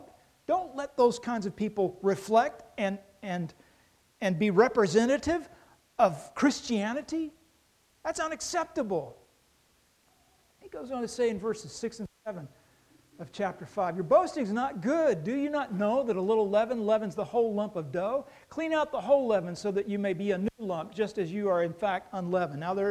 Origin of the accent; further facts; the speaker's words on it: Kentucky, United States; This is one of these snake handling churches from my home state of Kentucky.